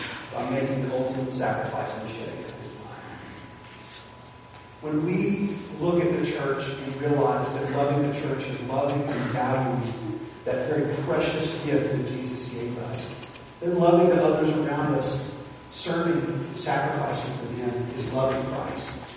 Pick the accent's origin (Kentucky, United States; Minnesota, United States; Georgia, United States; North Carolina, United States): Georgia, United States; growing up in my hometown in Georgia, it was a textile town. Had textile mills.